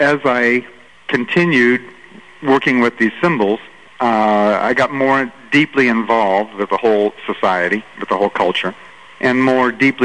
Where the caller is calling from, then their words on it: Canada; Well, I'm calling from Canada, the Canadian Rockies.